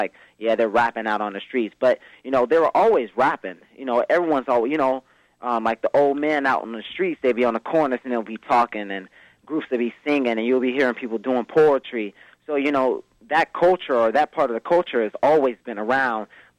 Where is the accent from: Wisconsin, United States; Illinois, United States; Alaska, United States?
Illinois, United States; Chicago; now in Oxnard, United States; And basically, you know, growing up in Chicago, from Chicago, we moved out to California, you know, towards Los Angeles.